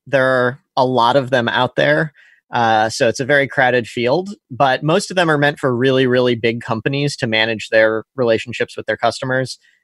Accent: St. Louis, Missouri, United States; moved away as an adult; I'm from St. Louis, but left after college

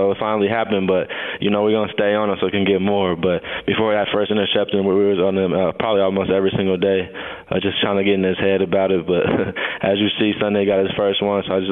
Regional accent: Arizona, United States; That's my brother. We went to the same high school. We're both from Arizona.

